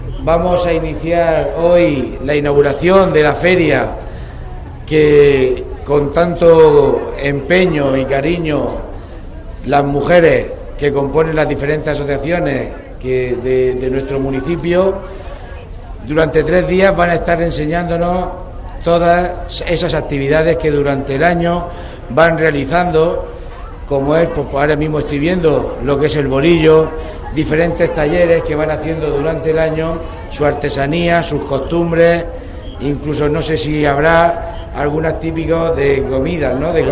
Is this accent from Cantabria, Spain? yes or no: no; Cartagena, Region of Murcia, Spain; para que conozca realmente cómo somos los cartageneros